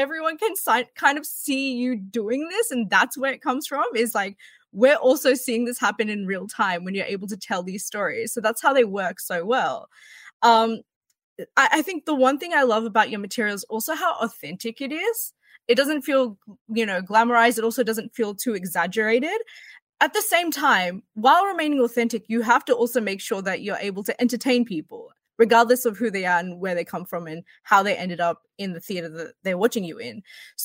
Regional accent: Australia; growing up in Australia, I was looking outside of Australia for that kind of representation.

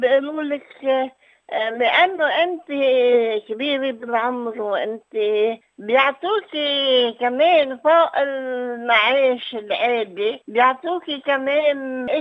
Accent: Lebanon; also born or lived in France; now in Australia; نحن لبنانية مهاجرين دايما

